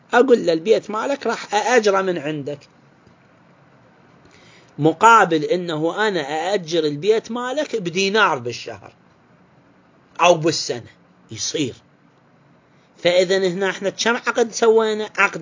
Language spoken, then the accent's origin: Arabic; Iraq; عندنا بالعراق